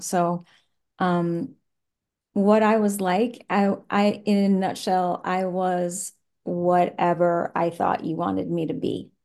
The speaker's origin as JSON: {"language": "English", "region": "New York", "country": "United States", "lives_now": "Nashville, United States", "said": "I'm actually from New York, but I have lived in Nashville for 26 years now."}